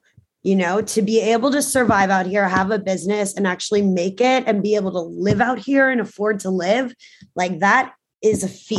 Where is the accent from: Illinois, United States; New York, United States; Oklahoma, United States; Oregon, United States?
New York, United States; The Hamptons; Like, I love being from here and to be able to go out in the world and say, I'm from the Hamptons.